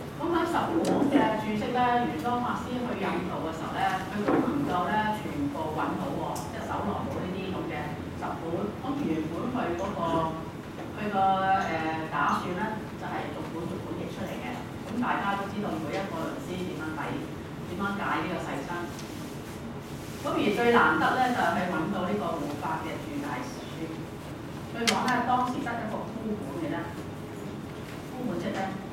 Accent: China; 咁因為咁樣樣咧，我哋中國人。

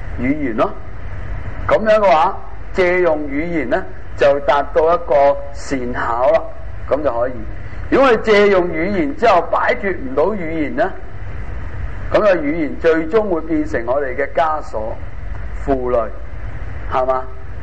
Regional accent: Hong Kong; 好似我香港人咁样

